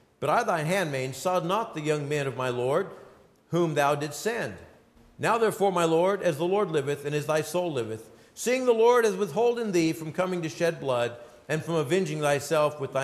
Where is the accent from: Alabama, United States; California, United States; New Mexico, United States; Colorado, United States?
New Mexico, United States; We talk about the Indian dances, and growing up in New Mexico, we would go out and they would have a place called the Indian Village